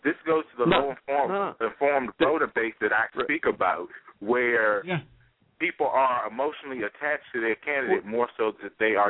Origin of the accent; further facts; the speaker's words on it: United States; I'm talking about as American people